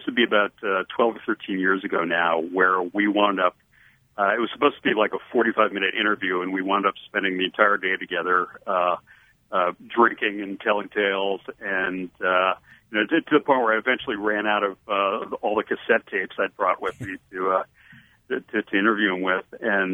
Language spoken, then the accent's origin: English; Chicago, Illinois, United States; I grew up in Chicago, at least my high school years, and I don't think I'd seen Chicago as excited about the Cubs since like 1984.